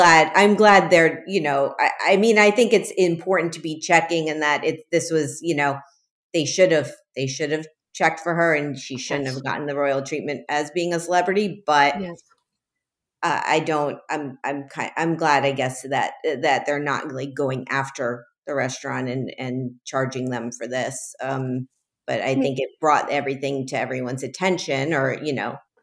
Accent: Miami, Florida, United States; because, you know, it's my hometown. I want to see their Miami rendition.

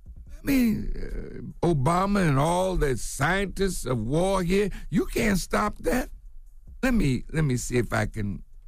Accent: United States; born there; I'm not a man that hates this country in which I was born.

